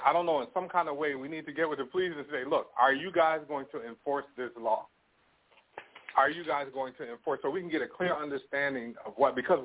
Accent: United States; See, I'm American. I'm just here for now. I'll be coming back to the United States next year.

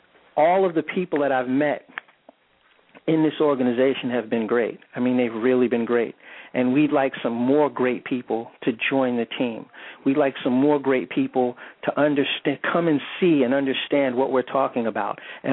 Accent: New York City, New York, United States; now in Virginia, United States; I mean, I know I said I live in Virginia, but I was born and raised in New York, and I mean in the city.

